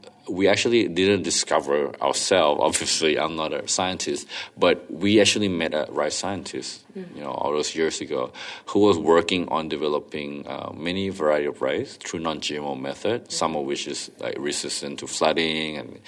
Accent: Thailand; and I'm from Thailand.

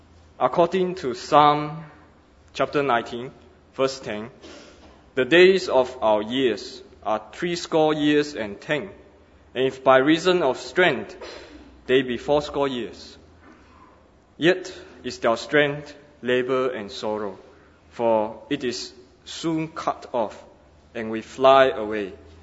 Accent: Sarawak, Malaysia; I come from Cebu, Sarawak, Malaysia. I grew up in a non-Christian family.

